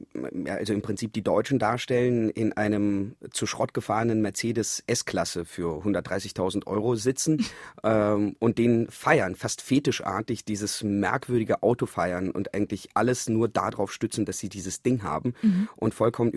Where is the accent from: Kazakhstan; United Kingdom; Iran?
Kazakhstan; now in Germany; ich bin in Kasachstan aufgewachsen und das war ja so ein großer Melting Pot, wo ja nicht nur Russen und Russendeutsche gelebt haben, sondern auch Kasachen, Koreaner, Chinesen, alles Mögliche.